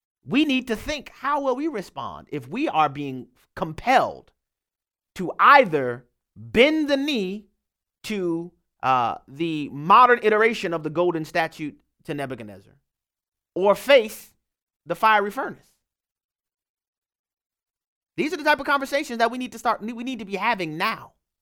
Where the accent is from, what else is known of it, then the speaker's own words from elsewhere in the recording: Louisiana, United States; Becky, thank you for calling from my home state.